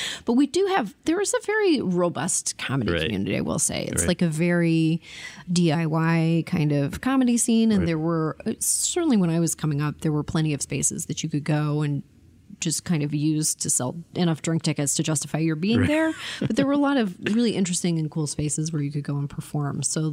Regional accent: Toronto, Ontario, Canada; born or raised there

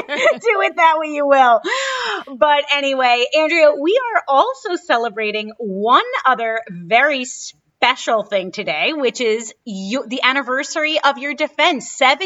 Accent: Brooklyn, New York, United States; All I know is that when I was a kid growing up in Brooklyn, occasionally we would take weekend trips to Pennsylvania

